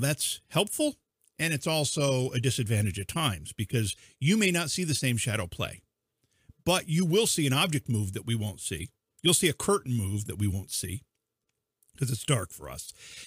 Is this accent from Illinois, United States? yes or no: no; New York, United States; I come from New York.